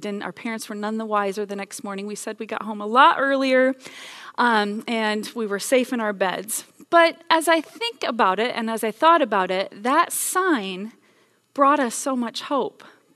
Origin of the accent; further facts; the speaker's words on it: Buffalo Center, Iowa, United States; we left from her hometown is Titonka, my hometown is Buffalo Center, so we left and we took off.